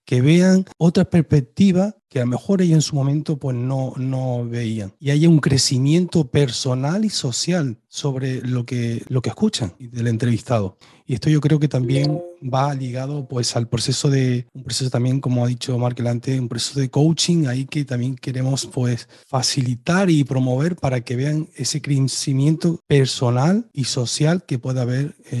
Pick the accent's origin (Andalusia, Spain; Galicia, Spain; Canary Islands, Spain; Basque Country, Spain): Canary Islands, Spain; Tenerife; soy de Tenerife y las Canarias, España